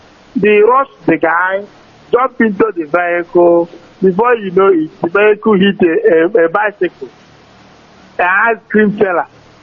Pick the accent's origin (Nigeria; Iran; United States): Nigeria; Southeast; You know, because we are from Igbo, they will see us as a prayer, as meat to eat.